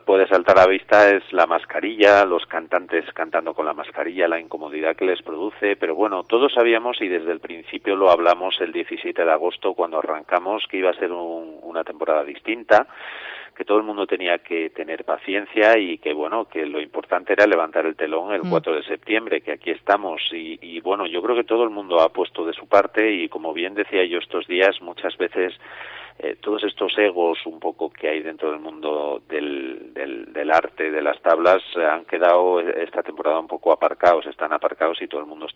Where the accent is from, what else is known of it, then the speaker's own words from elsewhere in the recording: Avilés, Asturias, Spain; Pues yo en concreto, que soy de Avilés, venía a estudiar aquí Derecho, luego comienzo a estudiar Canto.